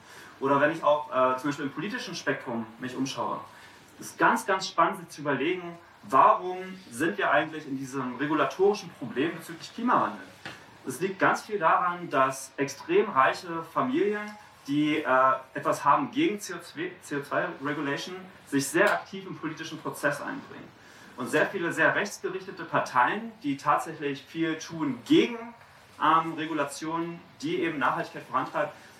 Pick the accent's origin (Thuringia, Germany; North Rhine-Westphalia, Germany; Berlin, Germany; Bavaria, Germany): Berlin, Germany; Ich bin aus Berlin